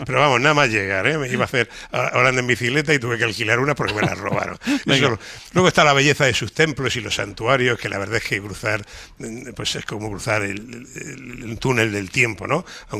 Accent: Spain; allí te redimes como país, como español, porque siempre hemos tenido fama. Los españoles no hablamos inglés.

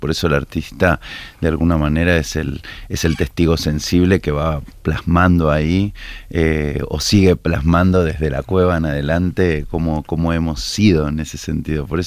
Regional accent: Río de la Plata, Argentina; a quienes nacimos y crecimos en el Río de la Plata.

